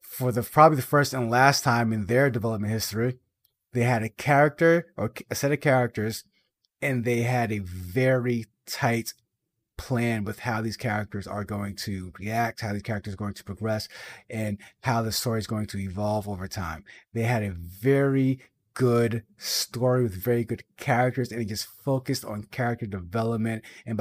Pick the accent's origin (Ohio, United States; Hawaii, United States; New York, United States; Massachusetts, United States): Massachusetts, United States; Boston; I'm from Boston. I meet trans people every day.